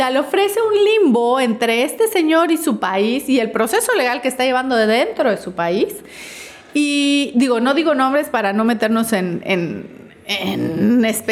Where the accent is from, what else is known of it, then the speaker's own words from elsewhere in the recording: Mexico; si me ven de México, ya saben cómo somos los mexicanos